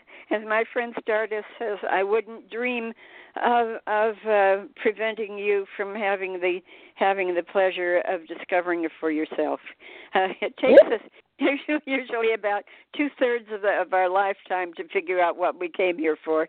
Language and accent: English; Bible Belt, United States; And I grew up in the Bible Belt, and people who did healing were weird, very scary people, you know.